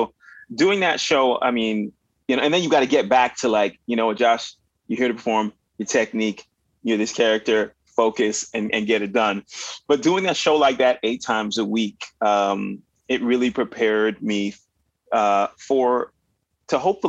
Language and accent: English; Winnipeg, Manitoba, Canada; born there; I mean, I was born in Winnipeg.